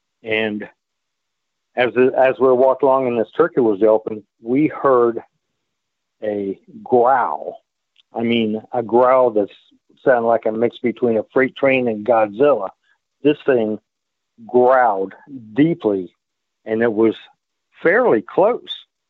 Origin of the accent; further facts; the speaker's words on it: Ohio, United States; moved away as an adult; The one that I saw, I'm originally from Ohio, but I retired to Tennessee.